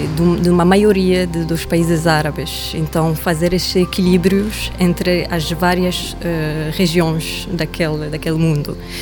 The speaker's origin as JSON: {"language": "Portuguese", "country": "Tunisia", "moved": "yes", "lives_now": "Portugal", "said": "Eu cheguei aqui a Portugal há 6 anos e reparei logo que havia muitas semelhanças entre o mundo árabe, eu venho da Tunísia, e Portugal"}